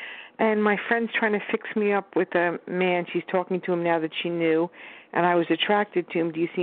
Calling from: Long Island, New York, United States; Long Island.

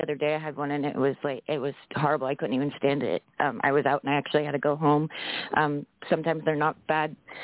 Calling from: Pennsylvania, United States; I'm calling in from Pennsylvania.

